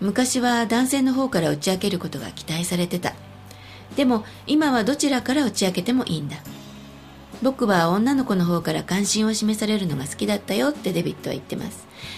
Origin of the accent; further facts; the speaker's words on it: United States; 大体は憶測がつくから、僕たちアメリカ人はあえて聞いたりはしないんだ。